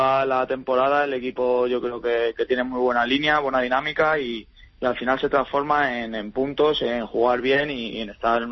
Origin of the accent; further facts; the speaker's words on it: Madrid, Community of Madrid, Spain; Yo soy aquí de Madrid, y lo paso aquí con la familia en Madrid.